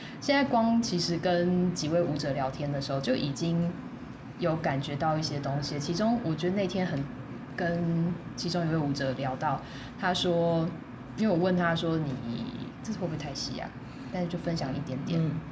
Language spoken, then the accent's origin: Chinese; Taiwan; 对我来讲就是重新回来看台湾这个环境，然后也重新回看我所在把我培育长大的这个环境